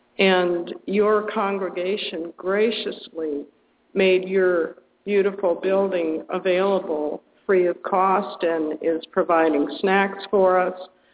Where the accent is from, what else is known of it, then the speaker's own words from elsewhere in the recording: Chicago, Illinois, United States; I grew up in Chicago, Illinois, in a family that would call themselves atheists.